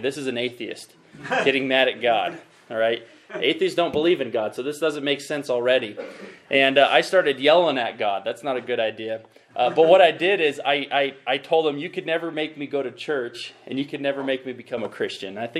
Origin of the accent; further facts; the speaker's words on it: Moab, Utah, United States; I grew up in Moab, Utah, and I'll just share a little bit about my testimony.